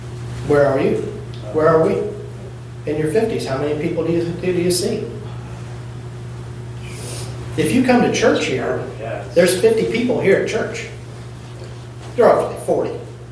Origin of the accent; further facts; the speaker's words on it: Hazelwood, United States; That's 700 people that I had influence on in my little town growing up in Hazelwood.